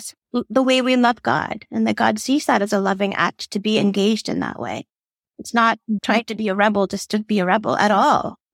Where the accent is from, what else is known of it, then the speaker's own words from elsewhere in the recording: Boston, Massachusetts, United States; also born or lived in India; And I'm also the daughter of immigrants, so moved from India when I was a baby, and I grew up on the East Coast, actually, in Boston.